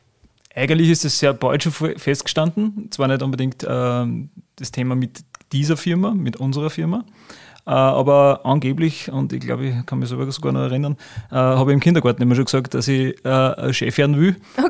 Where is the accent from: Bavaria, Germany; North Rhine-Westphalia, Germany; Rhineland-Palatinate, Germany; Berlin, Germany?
Bavaria, Germany; Gronsdorf; Und ich bin eigentlich in Gronsdorf aufgewachsen, die ersten Jahrzehnte, kann man sagen, bei der Mutter.